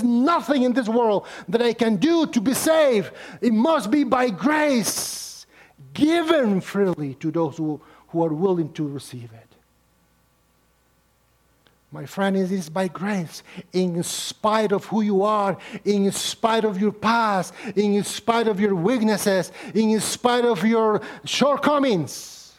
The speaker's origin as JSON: {"language": "English", "country": "Nicaragua", "said": "I come from Nicaragua, a very rooted religious country"}